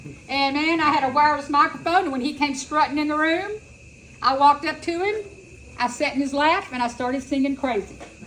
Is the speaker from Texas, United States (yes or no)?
yes; Houston, Texas, United States; I was born in Houston, Texas. All right. I mean, I was a true Texan. You know, chili cook-offs, barbecue cook-offs.